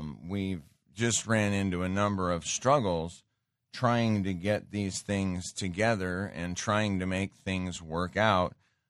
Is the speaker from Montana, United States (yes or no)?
yes; Great Falls, Montana, United States; I grew up in Great Falls, Montana, and there was an area there. Our little town version of the projects, okay?